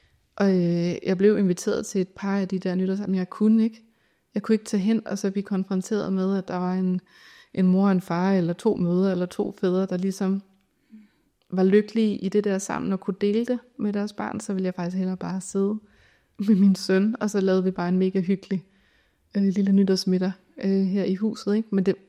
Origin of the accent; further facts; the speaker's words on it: Jutland, Denmark; man står og skal pakke bilen til at skulle holde jul hjemme i Jylland